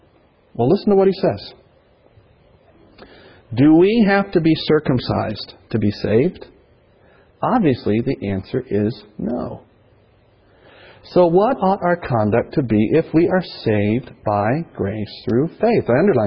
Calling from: South Carolina, United States; I'm calling from South Carolina

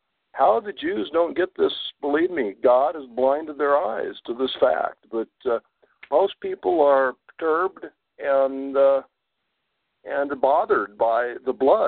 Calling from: California, United States; No, I'm here in California.

